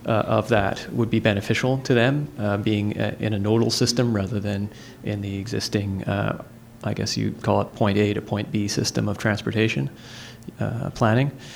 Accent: Victoria, British Columbia, Canada; from Victoria, BC.

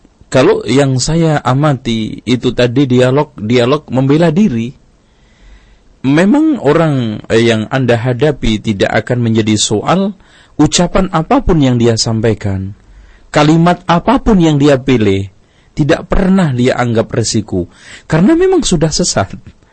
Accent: Lamongan, East Java, Indonesia; di daerah saya Lamongan

